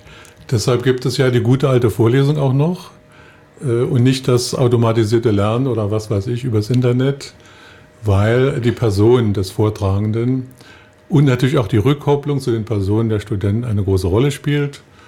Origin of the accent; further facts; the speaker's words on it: Potsdam, Brandenburg, Germany; also born or lived in Greifswald; Also 2010 bin ich als Rentner, als Ruheständler aus Greifswald in meine Heimatstadt Potsdam zurückgezogen.